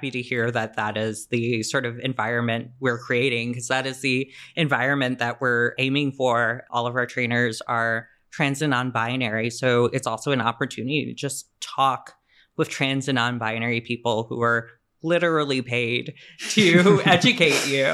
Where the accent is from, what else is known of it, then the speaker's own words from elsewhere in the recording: Chicago, Illinois, United States; You know, I grew up in Chicago. I'm a Pisces, stuff like that.